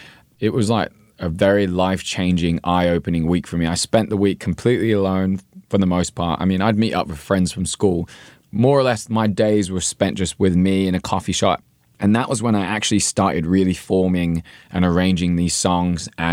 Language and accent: English; London, United Kingdom; I owed to growing up in London.